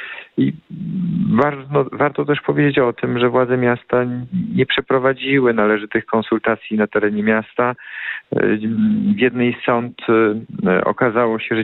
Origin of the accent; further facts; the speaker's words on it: Poznań, Greater Poland Voivodeship, Poland; Na pewno mieszkańcy Poznania, my poznaniacy, mieszkańcy aglomeracji poznańskiej